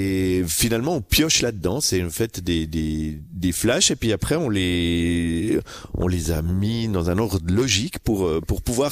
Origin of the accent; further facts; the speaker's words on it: Biel, Bern, Switzerland; comment j'ai vécu mon adolescence, mon enfance, ma jeunesse à Bienne en étant un demi-segundo, puisque il y a que mon père qui est espagnol, ma mère est suisse allemande